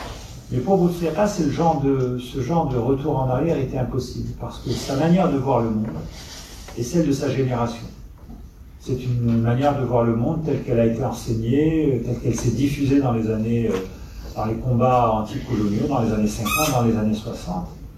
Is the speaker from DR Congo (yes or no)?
no; Algeria; en tant qu'Algérien